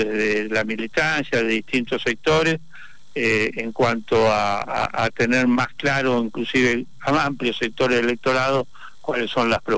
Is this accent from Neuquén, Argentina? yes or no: yes; San Martín de los Andes, Neuquén, Argentina; Yo soy de San Martín de los Andes